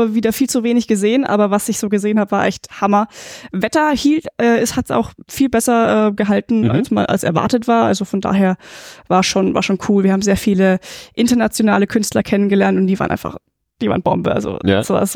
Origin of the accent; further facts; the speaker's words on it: Schweinfurt, Bavaria, Germany; Ich komme aus Schweinfurt.